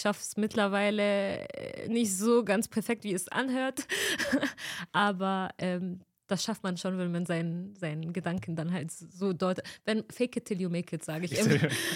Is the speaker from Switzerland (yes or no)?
no; Egypt; German is a second language; now in Germany; ich bin aus Ägypten, ich kann das nicht.